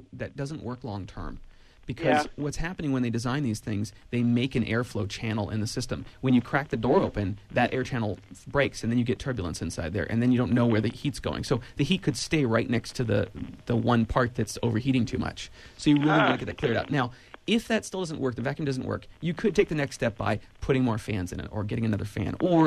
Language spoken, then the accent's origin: English; Ben Lomond, California, United States; from my hometown and where I currently live, Ben Lomond, California.